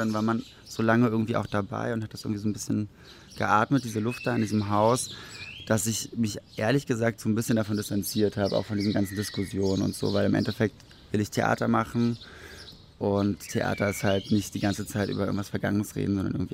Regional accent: Berlin, Germany; also ich bin 87 geboren und für mich war Berlin, also ich bin in Berlin aufgewachsen, in Prenzlauer Berg.

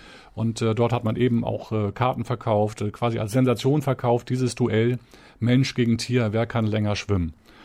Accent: Hollingstedt, Schleswig-Holstein, Germany; Und ich selber bin ganz in der Nähe in Hollingstedt geboren und aufgewachsen.

